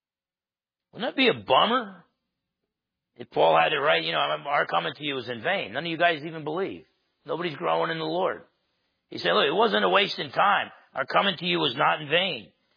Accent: New Jersey, United States; Maybe I'm just pessimistic from Jersey

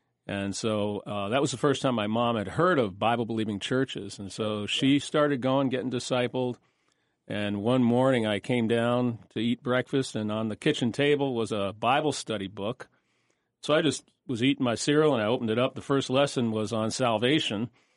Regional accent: New Jersey, United States; So I was raised in New Jersey. My dad was a police officer.

